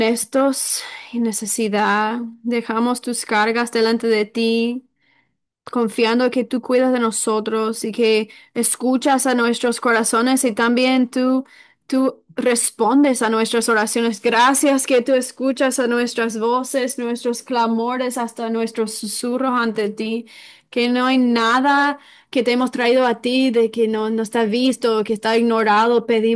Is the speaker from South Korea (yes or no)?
yes; South Korea; Y de donde yo soy, en Corea, orar en voz alta en las iglesias es muy natural, es muy común, es lo que hacemos.